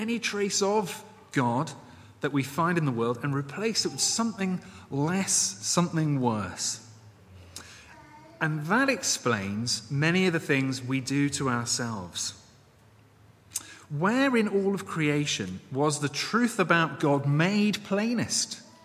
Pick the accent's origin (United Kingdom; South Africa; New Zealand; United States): United Kingdom; Reading, South East England; I remember growing up in Reading